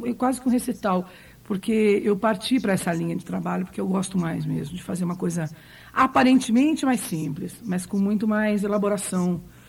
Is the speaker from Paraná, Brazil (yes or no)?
yes; Londrina, Paraná, Brazil; also born or lived in São Paulo; eu nasci em São Paulo e morei em São Paulo um bom tempo e depois eu vim morar em Londrina. A gente morava aqui, meu pai ficava entre Astorga e Londrina e tal. E depois, em 71, eu fui para São Paulo.